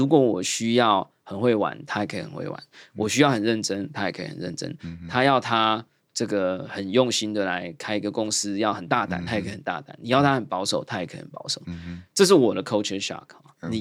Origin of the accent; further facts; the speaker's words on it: Taiwan; 可是我们台湾人常常是做五分就讲三分